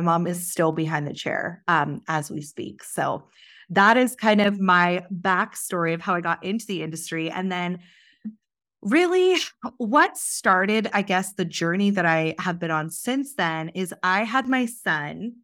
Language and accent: English; Sheffield, Yorkshire and the Humber, United Kingdom; born there; I was born in Sheffield in England, and I was literally in the salon when I was 2 weeks old.